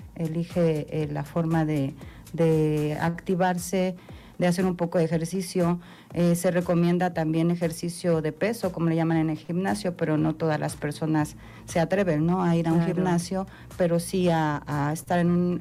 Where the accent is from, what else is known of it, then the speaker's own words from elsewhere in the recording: Tehuixtla, Morelos, Mexico; y nada más de repente en mi pueblo, soy de Tehuixla, vi un letrero que decía Zumba.